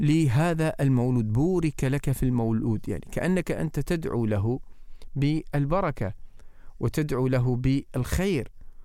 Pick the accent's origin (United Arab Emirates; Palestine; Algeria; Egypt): United Arab Emirates; Sharjah; ترى بيوت الجيران كانت عندنا في الناصرية، أنا من الشارجة، الناصرية كانت عندنا مفتوحة البيوت